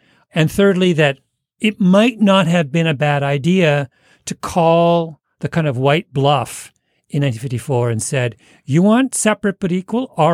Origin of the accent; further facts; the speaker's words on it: Canada; Speaking as a Canadian, what Canada, like a number of other small countries, have always done is put a fence around their cultural industries.